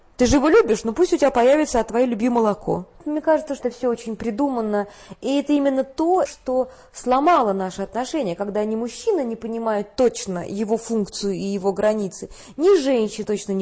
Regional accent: Russia; Ну, это же мой родной язык. Я думаю, что я уже достаточно нагулялась по Европе. Очень бы хотелось вернуться в Россию.

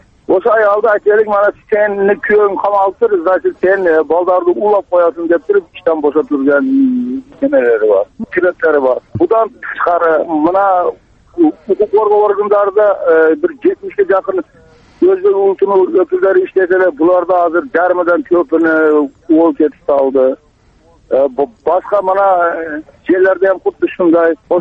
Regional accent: Osh, Osh Region, Kyrgyzstan; Мен Ошто туулуп өскөнмүн.

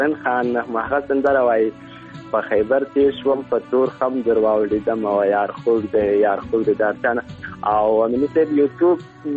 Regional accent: Ghazni, Afghanistan; now in Helmand, Afghanistan; مونږ د هلمند نه یو، مونږ د غزنی یو، او دلته هلمند ته راغلي یو، یو څو کوره یو

